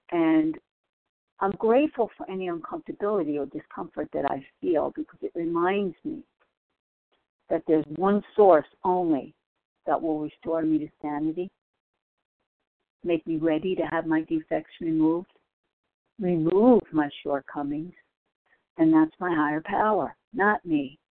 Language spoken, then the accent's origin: English; New York, United States; I'm from New York, recovered compulsive eater.